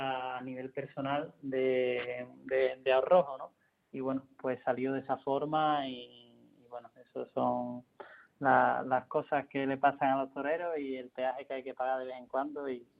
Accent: Cenicientos, Community of Madrid, Spain; bueno de todo lo que ha pasado en Cenicientos, para mí era importante también, pues era una corrida de mi tierra.

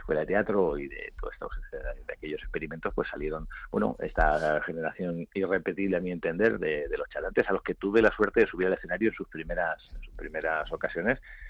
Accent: Albacete, Castilla-La Mancha, Spain; also born or lived in Melilla; me fui con 6 años de Melilla. Y no he podido volver desde entonces. Y yo me he criado en Albacete

